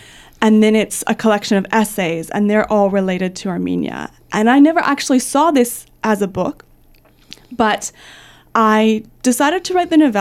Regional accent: Canada; now in Australia; I grew up in Canada. I moved to Australia 8 years ago with my husband. He's also Canadian. And I'm now an Australian citizen.

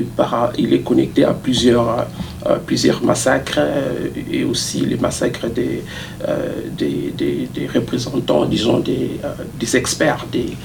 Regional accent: DR Congo; nous, en tant que Congolais, nous observons cette façon d'agir du pouvoir en place.

